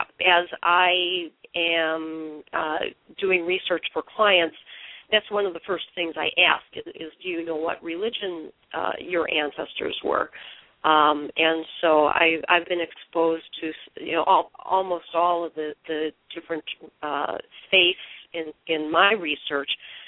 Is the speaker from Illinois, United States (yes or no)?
yes; Waukegan, Illinois, United States; I grew up in Waukegan, Illinois.